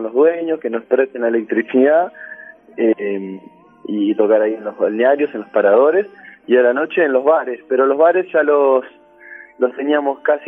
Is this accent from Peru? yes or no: no; Lanús, Buenos Aires Province, Argentina; Y nosotros somos acá de Lanús